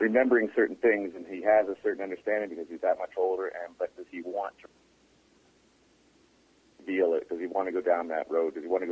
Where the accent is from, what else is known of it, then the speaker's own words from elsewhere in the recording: Windsor, Ontario, Canada; I grew up in Windsor, Ontario, which is basically the model for Wanstead.